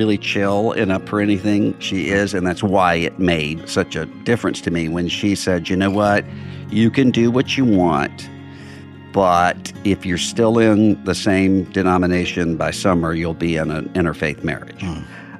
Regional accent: Biloxi, Mississippi, United States; now in Nashville, United States; I'm from Biloxi, Mississippi, which is on the Mississippi Gulf Coast, right out from New Orleans. Mm. That's where I grew up. And we live now in Nashville, Tennessee.

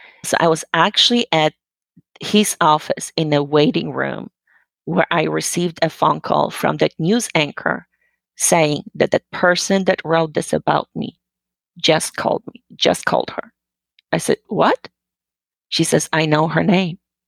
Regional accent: Poland; I'm originally from Poland.

